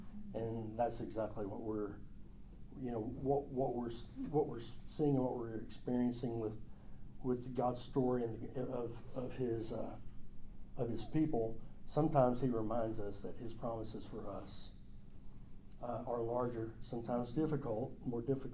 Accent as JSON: {"language": "English", "town": "Longview", "region": "Texas", "country": "United States", "tie": "born or raised there", "lives_now": "Midland, United States", "said": "Ended up in Midland, Texas. I grew up in Longview."}